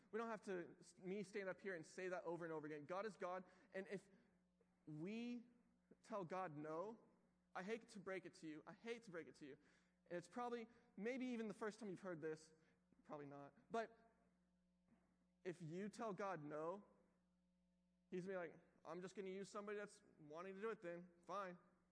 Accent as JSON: {"language": "English", "region": "Texas", "country": "United States", "tie": "born or raised there", "said": "I'm from Texas, but like I grew up in a old school Southern Baptist church where like people wore suits on Sundays."}